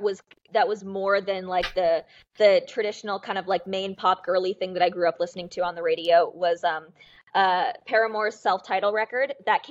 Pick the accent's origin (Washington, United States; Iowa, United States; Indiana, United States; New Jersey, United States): Washington, United States; Seattle; now in Nashville, United States; I'm a 21-year-old pop rock artist. I live in Nashville right now, but I'm from Seattle, Washington. I moved here about 2 weeks before the pandemic hit